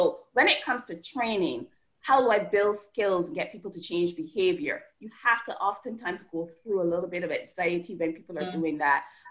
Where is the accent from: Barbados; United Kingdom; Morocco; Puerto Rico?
Barbados; now in United States; as you can tell from my accent, I'm not originally from the US. I'm from Barbados, lovely island in the Caribbean.